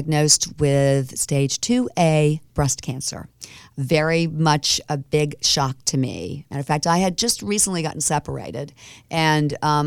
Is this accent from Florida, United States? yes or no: yes; Tampa, Florida, United States; I'm originally from Tampa, Florida. I am a Floridian. Yes, there are a few of those left, mm-hmm. but born and raised in Tampa.